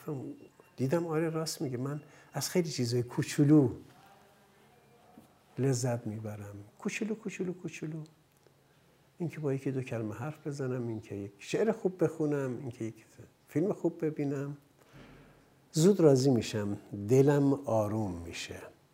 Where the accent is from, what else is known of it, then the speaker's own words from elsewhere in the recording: Hamadan, Iran; born there; در تمام شهر باستانی و قدیمی همدان که در آنجا به دنیا آمدم